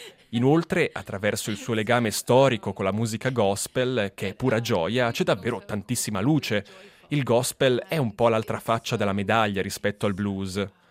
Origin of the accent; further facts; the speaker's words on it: United Kingdom; Italian is a second language; E noi che veniamo dal Regno Unito non siamo abituati a vedere il sole, quindi siamo davvero contenti.